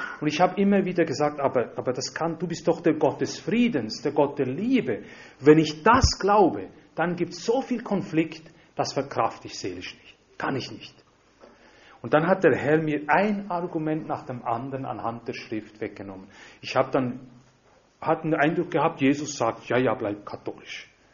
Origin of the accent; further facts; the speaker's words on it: Italy; German is a second language; wie in Südamerika, Polen oder ebenso auch bei uns in Italien